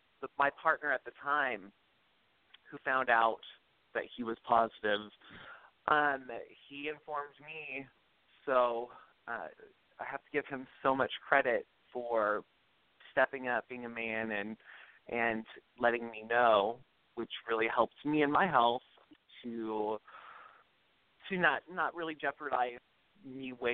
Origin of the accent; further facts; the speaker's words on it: Smithville, Missouri, United States; Well, for the most part, I grew up around Kansas City, Missouri, in a small farm town called Smithville.